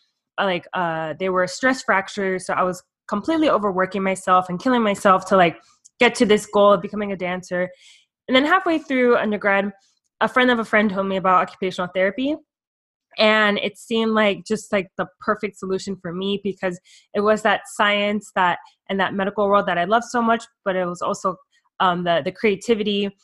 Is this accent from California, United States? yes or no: no; Miami, Florida, United States; I'm from Miami, Florida.